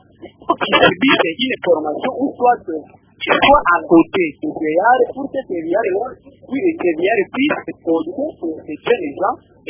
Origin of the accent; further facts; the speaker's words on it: Kindu, Maniema, DR Congo; Quand nous arrivons ici chez nous à Kindou